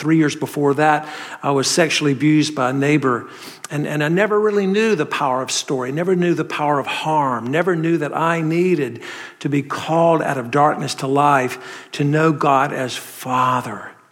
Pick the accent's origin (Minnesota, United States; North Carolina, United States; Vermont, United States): North Carolina, United States; accent: North Carolina; I'm a Southerner. You can tell from this North Carolina accent, part of the country, if not world, I come from.